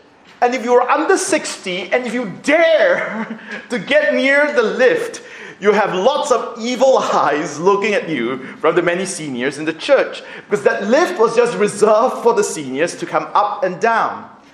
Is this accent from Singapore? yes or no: yes; Singapore; When I was growing up in Singapore, we came from a very large church.